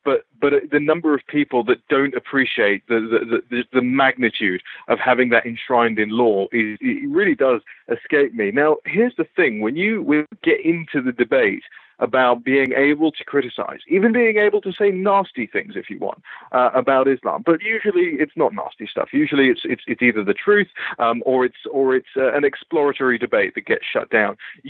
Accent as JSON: {"language": "English", "region": "London", "country": "United Kingdom", "tie": "born or raised there", "said": "I grew up with this around me. I'm from London, and so I saw Tower Hamlets in East London changing before my very eyes."}